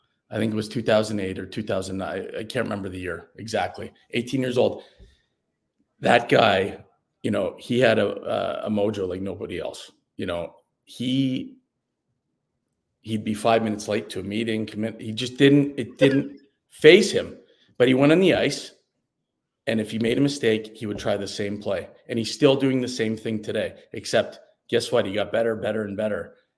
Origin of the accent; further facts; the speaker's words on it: Mississauga, Ontario, Canada; But it was in Buffalo, and I grew up in Mississauga. And so I had like 60 people at that game, you know.